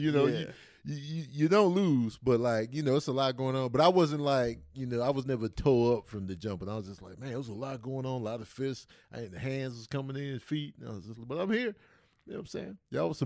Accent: Brooklyn, New York, United States; I'm from Brooklyn. That's great.

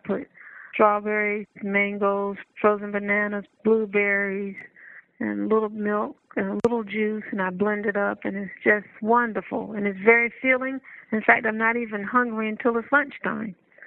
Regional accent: the South, United States; I'm from the South, so I've learned to convert a lot of Southern foods into a plant-based that I didn't do before

